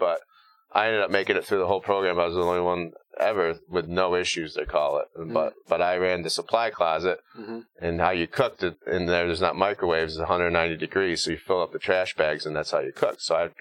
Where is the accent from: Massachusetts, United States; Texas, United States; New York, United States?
New York, United States; Dansville; My buddy, I grew up in Dansville, and, my best friend was doing 11 years there